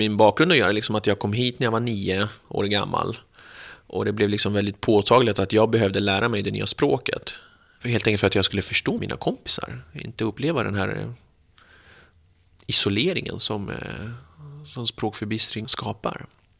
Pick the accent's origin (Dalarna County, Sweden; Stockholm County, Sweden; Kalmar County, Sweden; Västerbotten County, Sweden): Stockholm County, Sweden; Järfälla; Akalla, alltså jag är från Järfälla, jag är från Jakobsberg.